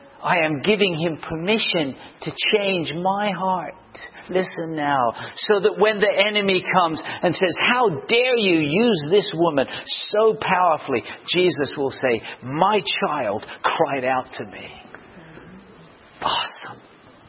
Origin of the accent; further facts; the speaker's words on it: England, United Kingdom; Now, I grew up in England.